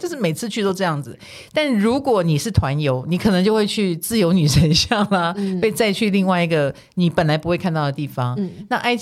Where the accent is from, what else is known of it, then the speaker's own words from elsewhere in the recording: Taiwan; 嗯，我们台湾人已经不去看日出了，